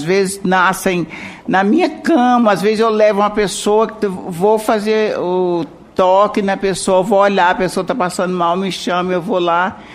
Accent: Santo Antônio do Descoberto, Goiás, Brazil; Tem mais de 40 anos que eu faço parto, sou do município de Santo Antônio Descoberto.

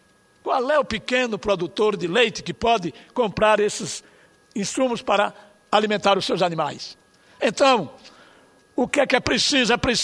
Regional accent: Alagoas, Brazil; E lá para o meu estado de Alagoas

